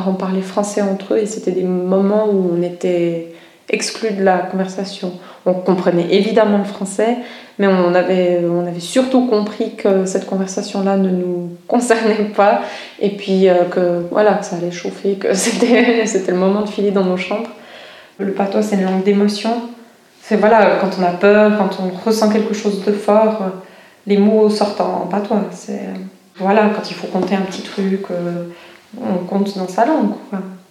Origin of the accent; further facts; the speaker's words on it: Valais, Switzerland; Je viens des Valais, où j'ai grandi. Ensuite, j'ai fait mes études à l'université de Neuchâtel. Et maintenant, j'habite de nouveau à Évalais. Alors, je parle couramment le français.